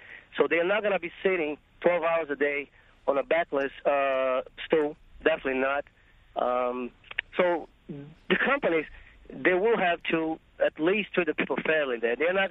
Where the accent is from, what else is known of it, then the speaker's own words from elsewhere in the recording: Brazil; English is a second language; now in Manhattan, United States; I'm originally from Brazil